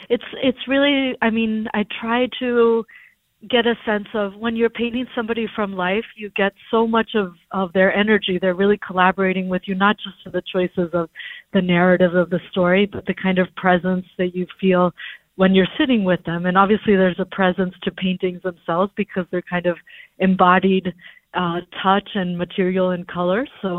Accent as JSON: {"language": "English", "country": "Mexico", "tie": "born or raised there", "said": "So, as you said, I grew up in Mexico"}